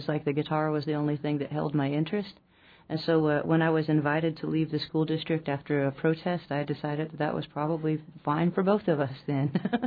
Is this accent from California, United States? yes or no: no; Houston, Texas, United States; Well, growing up in Houston, I got, you know, when I was asked to leave school